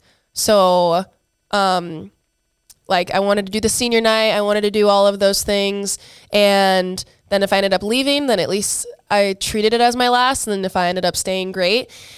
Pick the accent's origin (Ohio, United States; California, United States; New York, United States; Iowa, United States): Iowa, United States; I loved getting to play for my home state, which then led to me entering the transfer portal after my senior season at Iowa.